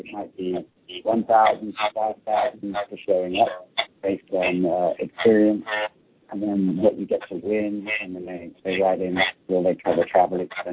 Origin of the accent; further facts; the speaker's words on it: England, United Kingdom; now in United States; I'm from in the UK. I'm from England originally, but I've lived in America since 94.